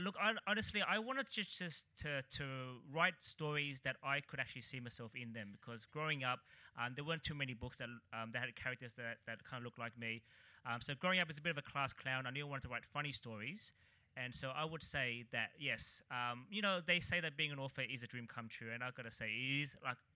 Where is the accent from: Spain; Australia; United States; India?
Australia; Canley Vale, New South Wales; So I grew up in Canny Vale near Cabramatta, southwest Sydney